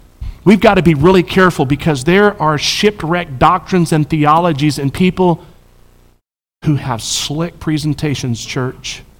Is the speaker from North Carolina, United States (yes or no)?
yes; Charlotte, North Carolina, United States; And remember, I grew up in Charlotte. I grew up in the place that they affectionately referred to PTL as Pass the Loot.